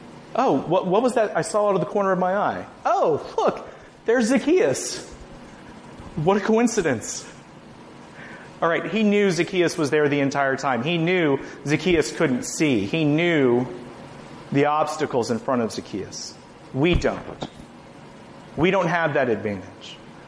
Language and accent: English; Washington, D.C. area, United States; I grew up outside Washington, D.C. My wife hates going to visit my parents who still live up there